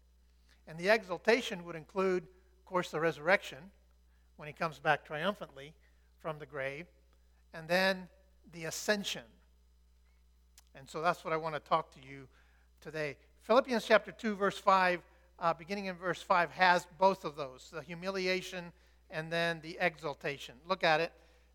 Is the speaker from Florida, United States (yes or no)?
yes; Florida, United States; I've often thought, because I was raised in Florida, that the only physical comparison I could make to that is for me becoming a roach.